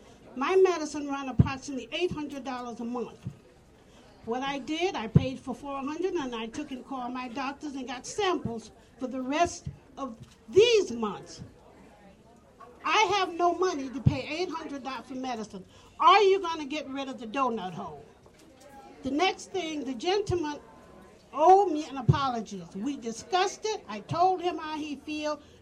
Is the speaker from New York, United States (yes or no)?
yes; Albany, New York, United States; I'm from Albany, New York. I'm a retiree.